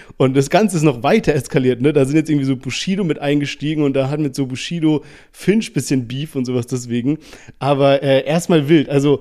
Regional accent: Heidelberg, Baden-Württemberg, Germany; Wir hatten damals in Heidelberg, wo ich aufgewachsen bin

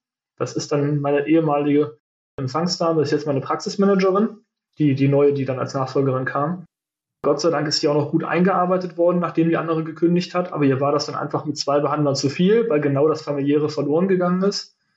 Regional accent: Kassel, Hesse, Germany; Das ist auch mein erster Podcast. Ich komme aus Kassel, beziehungsweise vom Vorort von Kassel.

